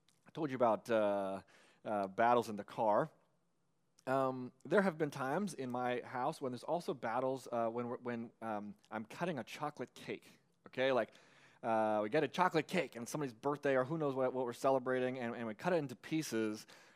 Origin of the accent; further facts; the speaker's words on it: United States; particularly as an American who has such a value of the whole idea of rights.